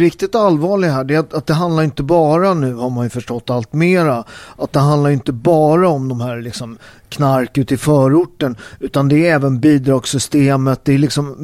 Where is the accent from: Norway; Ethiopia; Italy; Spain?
Italy; Naples, Campania; Swedish is a second language; now in Sweden; där jag kommer från i Neapel, där vi har Camorran, där vi har den här klanbaserade kriminaliteten